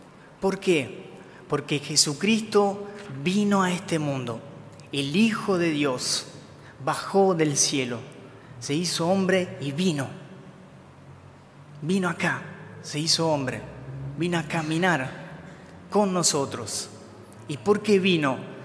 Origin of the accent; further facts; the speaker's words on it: Italy; Spanish is a second language; si estoy a distancia ahora, yo que soy de Italia, mañana puedo llamar a mi familia